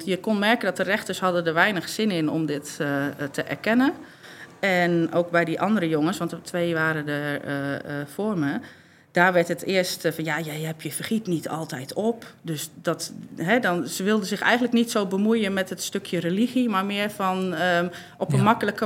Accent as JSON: {"language": "Dutch", "region": "Gelderland", "country": "Netherlands", "said": "Ik kom van de Veluwe en ik ben zelf niet gelovig opgevoed, maar mijn moeder wel."}